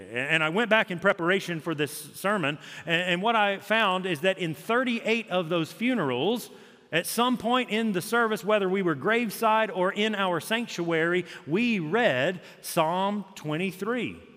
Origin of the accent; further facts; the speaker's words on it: Augusta, Georgia, United States; So I mentioned that I'm from Augusta, Georgia